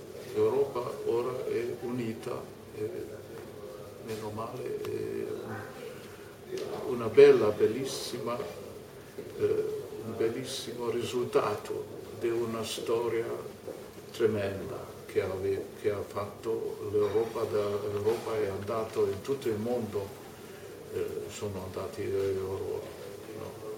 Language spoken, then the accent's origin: Italian; Romania; Italian is a second language; ma non sono divenuto un tedesco italiano, come sono stato in Romania come tedesco romeno. E così vivo fra tre paesi.